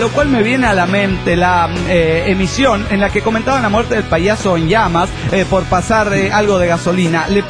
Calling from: Guadalajara, Jalisco, Mexico; Desde Guadalajara, Jalisco, México.

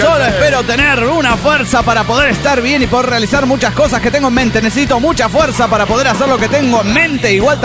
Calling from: Bucaramanga, Santander, Colombia; de Bucaramanga, Colombia.

